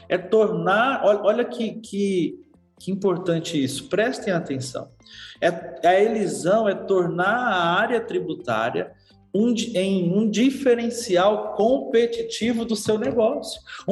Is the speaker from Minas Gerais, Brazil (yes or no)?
yes; Minas Gerais, Brazil; como diz o mineiro, eu fui criado em Minas, né?